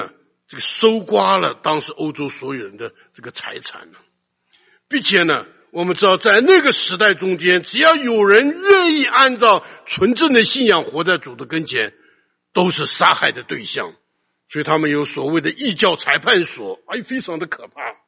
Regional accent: China; now in United States; 不过呢，在弟兄姊妹中，我们是中国人，别人是美国人啊。

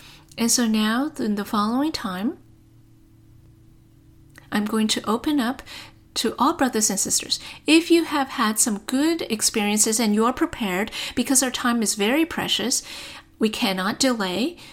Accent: Minneapolis, Minnesota, United States; Our sister …, I am from Minneapolis.

